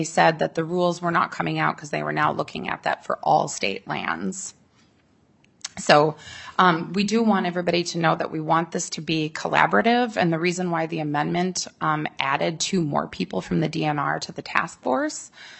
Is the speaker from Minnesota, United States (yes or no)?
yes; Minnesota, United States; I grew up on the Iron Range of Minnesota. Nature has been a huge part of my life.